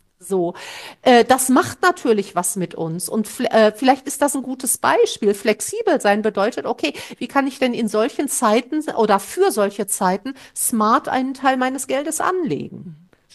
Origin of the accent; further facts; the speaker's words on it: North Rhine-Westphalia, Germany; das Stehrömmchen, wie man bei uns im Ruhrpott sagt